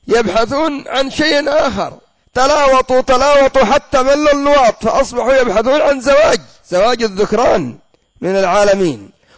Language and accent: Arabic; Yemen; وكان عندنا في اليمن مصنع لكن دمره الله